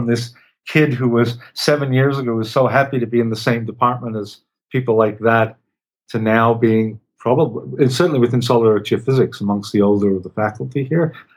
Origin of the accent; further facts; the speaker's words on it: Melbourne, Victoria, Australia; we moved to Melbourne I was born in Melbourne, in a small community called Fitzroy. So I grew up in Fitzroy, which has now become a quite beautiful gentrified part of Melbourne, I'm told, but wasn't when my family lived there.